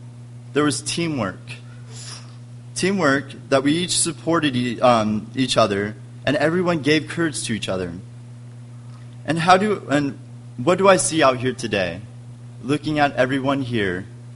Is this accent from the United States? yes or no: yes; Oregon, United States; a mountain called Mount McLaughlin that is close by to my hometown.